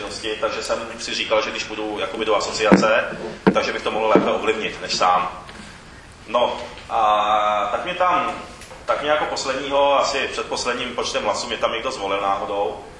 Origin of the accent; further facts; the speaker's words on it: Japan; born there; Czech is a second language; my když jsem narozený v Japonsku a my když dostaneme úkol